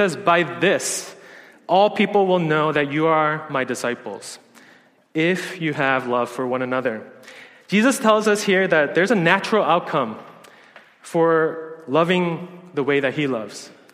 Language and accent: English; New York City, New York, United States; As I shared, I grew up in New York City